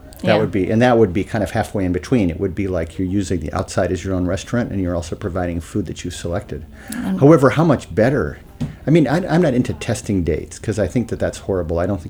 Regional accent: Midwest, United States; That's because I'm a Midwesterner.

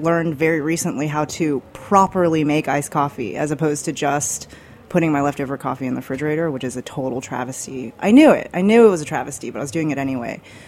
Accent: United States; as an American who goes to the supermarket

